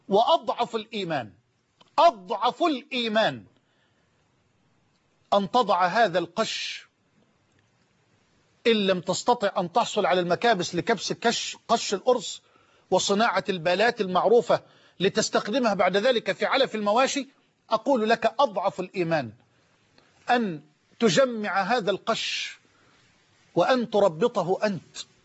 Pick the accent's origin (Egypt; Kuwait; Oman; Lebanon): Egypt; بلدنا مصر